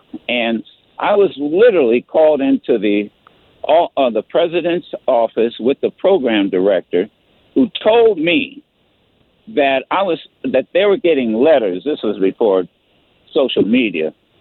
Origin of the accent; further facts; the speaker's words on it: Detroit, Michigan, United States; So I ended up moving to Philadelphia from my hometown in Detroit